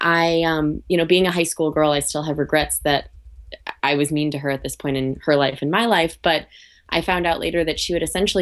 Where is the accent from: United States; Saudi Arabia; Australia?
United States; Chicago, Illinois; I was a kid. I grew up in Chicago, and my dad every summer would do a garden in the backyard.